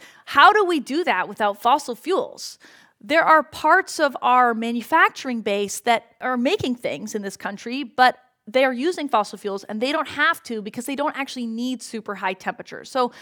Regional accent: Canada; And Canada, where I'm from, I'm also Canadian

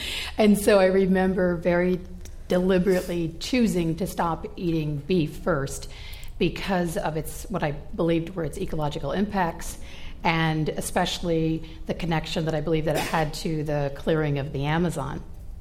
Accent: Michigan, United States; I grew up in Michigan. My mother was from Germany, and we had a lot of sort of meat and potatoes. Actually, potatoes almost all the time. And my father was German-Irish

